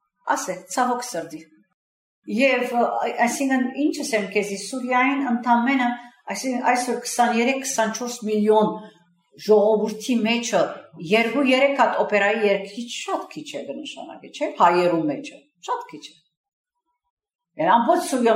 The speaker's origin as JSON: {"language": "Armenian", "country": "Syria", "said": "ես արաբ սիրիացի եմ, բայց ես հայ եմ, հայ։ Հայ եմ։"}